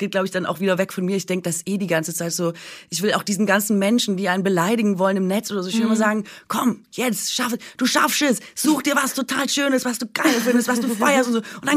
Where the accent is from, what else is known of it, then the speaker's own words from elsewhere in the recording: Baden-Württemberg, Germany; Ich bin Schwäbin